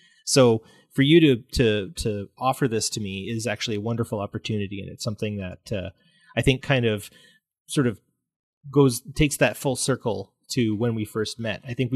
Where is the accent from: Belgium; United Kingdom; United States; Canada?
Canada; Alberta; well, I'm from Alberta.